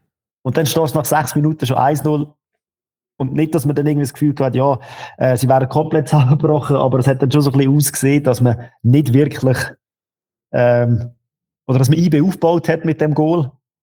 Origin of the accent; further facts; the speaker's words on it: Lucerne, Switzerland; Ich als Luzerner in Bern, quasi ein Heimspiel